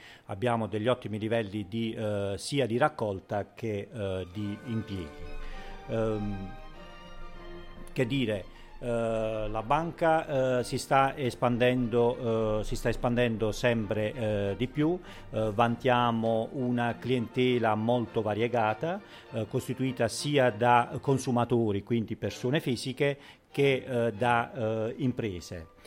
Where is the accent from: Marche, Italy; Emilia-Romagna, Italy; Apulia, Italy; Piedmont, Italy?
Apulia, Italy; Noci; now in Putignano, Italy; mi sono trasferito qui a Putignano. Sono di Noci.